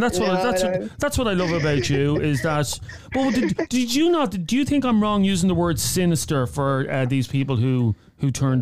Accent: Dublin, County Dublin, Ireland; I'm from South Dublin, you don't speak for me.

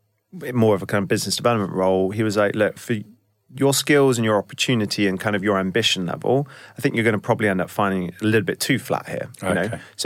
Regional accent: Bath, South West England, United Kingdom; growing up in Bath, a lovely, amazing environment, amazing family.

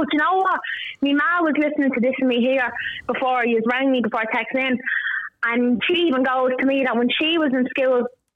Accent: Dublin, Leinster, Ireland; I think people would know we're from Dublin, but we sound like a bit higher class or something.

